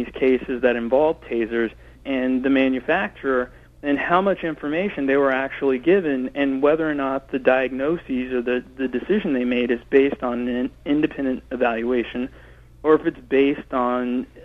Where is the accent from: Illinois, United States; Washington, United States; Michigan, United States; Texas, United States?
Texas, United States; Houston; I grew up in Houston, just outside Houston, Texas.